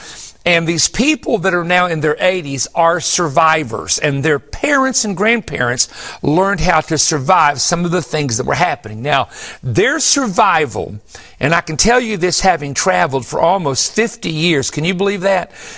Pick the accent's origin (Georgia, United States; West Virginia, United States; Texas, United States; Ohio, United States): West Virginia, United States; Now, I am from West Virginia. I'm a simple-minded husband.